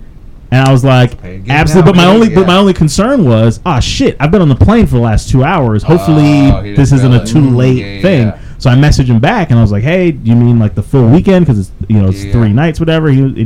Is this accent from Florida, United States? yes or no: yes; Florida, United States; Yeah. I'm a comic from Florida.